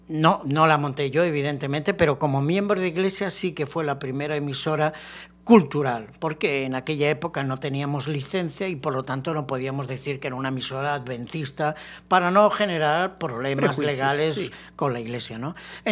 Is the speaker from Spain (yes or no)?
yes; Barcelona, Catalonia, Spain; moved away as an adult; now in Sagunto, Spain; yo soy español. Nacido concretamente en la ciudad de Barcelona y allí pues me he crecido hasta los 45 años aproximadamente y luego ya bajamos un poco más al sur, a la zona de la Comunidad Valenciana